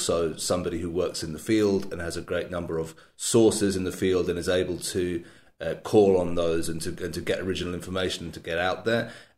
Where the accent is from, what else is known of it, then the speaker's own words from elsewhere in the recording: London, United Kingdom; moved away as an adult; now in Jerusalem, Israel; I've been here in Israel, actually here in Jerusalem, now getting on for 27 years. I'm originally from London in England. So I came here at the very start of the the end of the 80s, 90s.